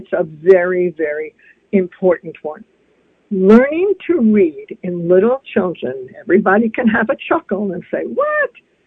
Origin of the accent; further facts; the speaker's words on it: Brooklyn, New York, United States; my best friend from childhood, with whom I grew up in Brooklyn